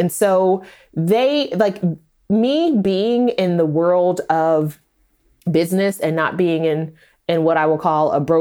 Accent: Oklahoma, United States; I'm from Oklahoma, and that's the only thing you do in Oklahoma

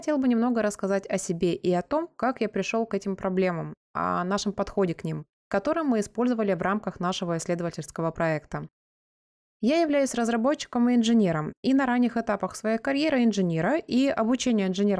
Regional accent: Canada; как это происходит в Канаде, откуда я родом

